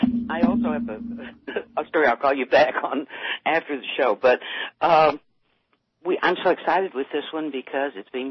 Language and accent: English; Texas, United States; I'm a Texan, honey, and I still have a lot of affinity there.